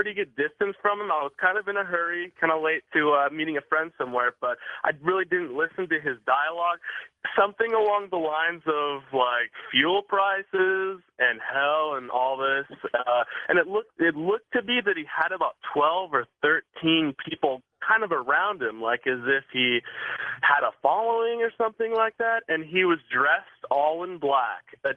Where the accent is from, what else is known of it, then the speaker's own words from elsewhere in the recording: Portland, United States; now in Denver, United States; I'm originally from Portland, but I was walking around downtown near the Capitol.